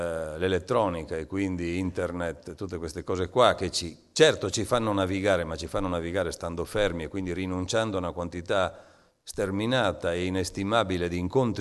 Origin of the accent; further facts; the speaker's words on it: Trieste, Friuli-Venezia Giulia, Italy; io parlo sempre di più il mio dialetto triestino perché mi ricollego al dialetto che parlavo quando ero ragazzino, ho il bisogno del mio luogo, no?